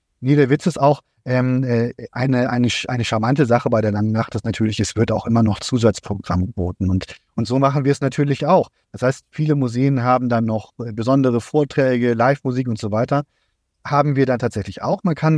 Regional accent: Cuxhaven, Lower Saxony, Germany; born there; Ich bin ja nicht auf St. Pauli geboren oder so. Ich bin gebürtig Cuxhavener.

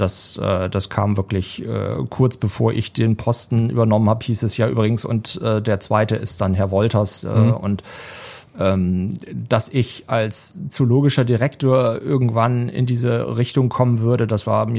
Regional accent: Osnabrück, Lower Saxony, Germany; ich komme ja auch aus Osnabrück

